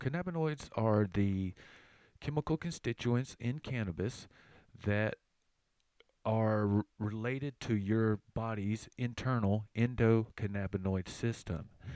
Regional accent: the South, United States; accent: Southern; That's hard for my southern accent to say

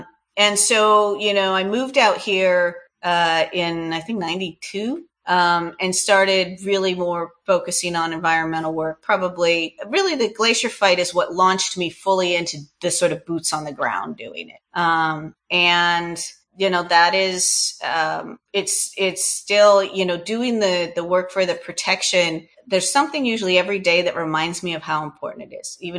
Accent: Iowa, United States; I grew up in Iowa in the middle of cornfields, about the farthest from any, you know, didn't see the ocean until I was 18.

